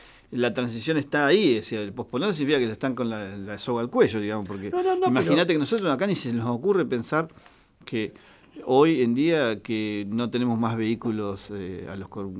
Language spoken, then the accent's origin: Spanish; Patagonia, Argentina; Bueno, somos patagónicos, che.